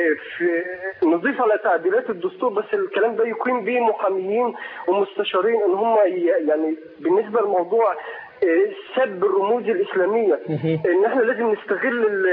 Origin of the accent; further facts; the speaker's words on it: Egypt; now in Lebanon; أنا شاب مصري وأنا مقيم بلبنان يعني العمل